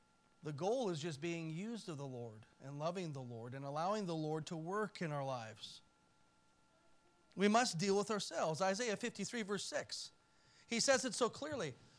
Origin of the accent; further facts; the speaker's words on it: Canada; Being a Canadian, we're naturally born with a sense of entitlement and privilege.